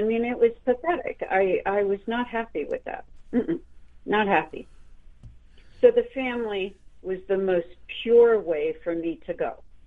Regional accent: Pennsylvania, United States; I'm not saying because I have stalkers, but let's say central.

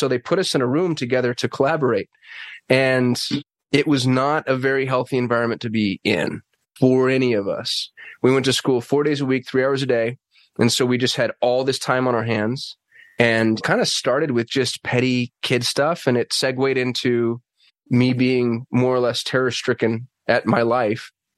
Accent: Albuquerque, New Mexico, United States; So I grew up in Albuquerque, New Mexico. I was raised by a blind single mother on Social Security disability.

